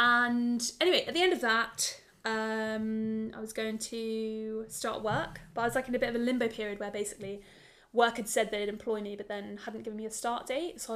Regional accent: United Kingdom; Well, I'm British. Like, that's what happens.

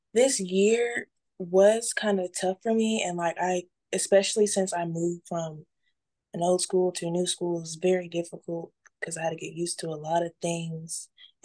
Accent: Charlotte, North Carolina, United States; I go to North Mecklenburg High School in Charlotte, North Carolina. I'm from Charlotte, North Carolina. I'm 16 years old and I'm Pisces.

